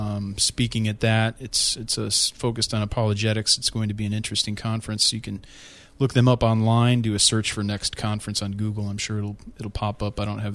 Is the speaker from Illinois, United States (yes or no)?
yes; Illinois, United States; Yeah, well, you see, I'm a Cub fan, and that's why I do it. I'm from Illinois.